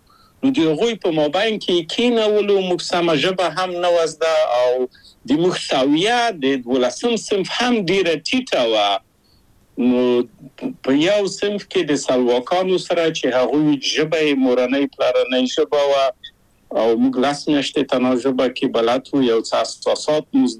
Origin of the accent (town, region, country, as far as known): Kabul, Afghanistan; moved away